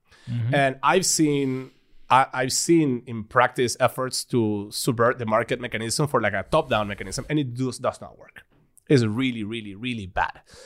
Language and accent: English; Venezuela; I remember growing up in Venezuela